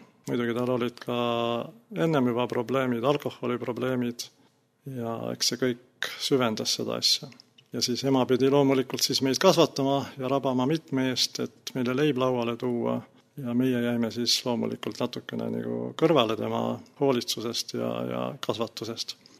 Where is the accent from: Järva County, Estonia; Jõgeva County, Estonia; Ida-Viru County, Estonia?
Järva County, Estonia; Türi; born there; Üsna kaugel ise ma sündisin Türil.